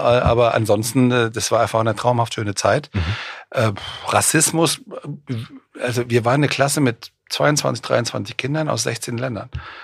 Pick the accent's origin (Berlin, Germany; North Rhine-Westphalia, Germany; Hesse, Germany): Hesse, Germany; Frankfurt; ich komme aus Frankfurt und da ist, glaube ich, das ist schon ein Melting Pot.